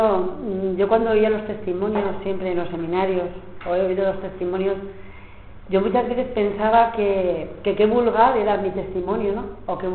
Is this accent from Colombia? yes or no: no; Puente la Reina, Navarre, Spain; born there; de 7 hermanos, soy la sexta, y nací en Puente la Reina, un pueblecito pequeño de Navarra.